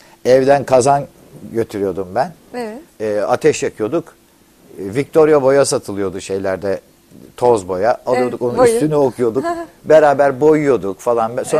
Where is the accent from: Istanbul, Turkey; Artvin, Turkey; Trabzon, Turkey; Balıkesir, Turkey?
Istanbul, Turkey; Anadolu Hisarı; Güzel bir balıkçı kasabasıydı yani Anadolu Hisarı. Yani benim çocukluğum orada geçti.